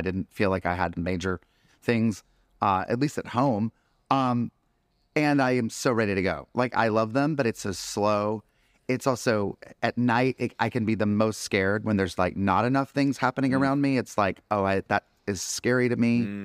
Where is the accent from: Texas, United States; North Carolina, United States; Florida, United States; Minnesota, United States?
North Carolina, United States; growing up in North Carolina, where, I grew up in a small town that I sort of say, like, it's, I've said before, it's like Burbank with barbecue.